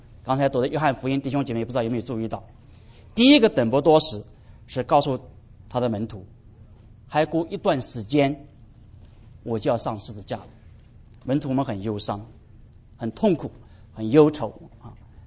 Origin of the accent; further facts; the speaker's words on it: China; 我们中国人叫眼耳鼻舌身